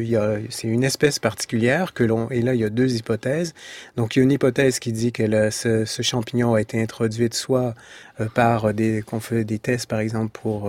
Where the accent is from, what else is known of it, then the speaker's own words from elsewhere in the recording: United States; French is a second language; c'est mon pays d'origine, donc en Amérique